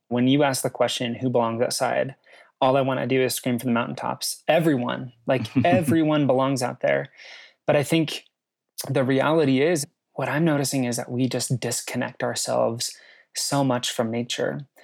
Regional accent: Lincoln, Nebraska, United States; I come from Nebraska, the middle of nowhere. It's rural America. It's Trump's America. It is an incredibly red state. And I come from a little blue dot called Lincoln, Nebraska.

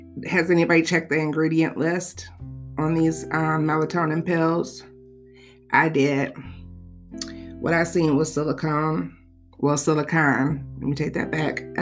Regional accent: Michigan, United States; I'm from Michigan, and I've been teacher for 20-plus years.

